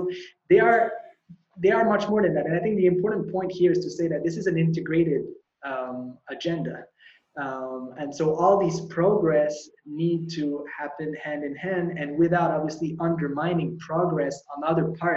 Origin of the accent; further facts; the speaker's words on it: Canada; I'm Canadian.